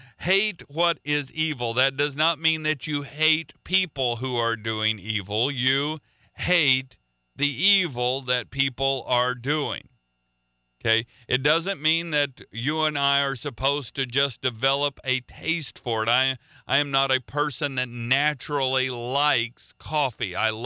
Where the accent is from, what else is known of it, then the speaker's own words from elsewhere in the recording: the South, United States; I'm from the South. We drink sweet tea where I come from.